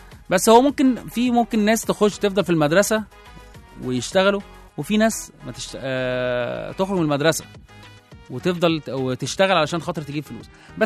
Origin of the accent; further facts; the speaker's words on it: Egypt; او مصر هنا عندنا في مصر ابتدت تاخد خطوات من سنة 2018 لغاية سنة 2025